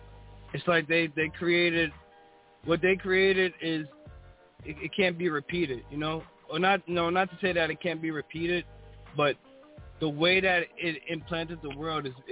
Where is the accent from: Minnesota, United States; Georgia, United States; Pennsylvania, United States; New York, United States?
New York, United States; New York City; Well, I'm originally from Staten Island. I lived a lot of my life in Queens. And I live in Harlem as well, so I'm a New York City cat for real.